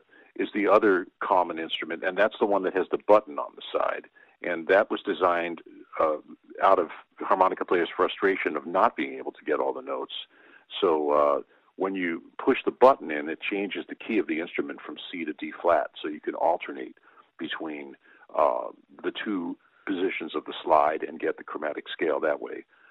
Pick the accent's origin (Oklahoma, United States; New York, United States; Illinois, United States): New York, United States; New York City; I started playing piano when I was about 8.5 years old, growing up in New York City.